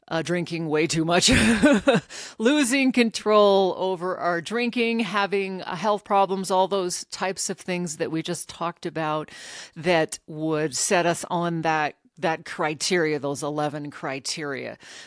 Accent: Anchorage, Alaska, United States; You know, in my case, growing up in Alaska, everybody drinks and smokes weed.

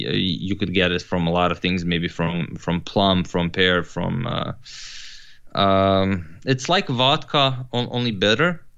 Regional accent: Križevci, Koprivnica-Križevci County, Croatia; English is a second language; we have a really, really awesome homebrewed beer here in my hometown. It's called Križevačko Pivo, and it's simply the best beer. It's not available anywhere else, so if you want to try it, you have to come to my hometown.

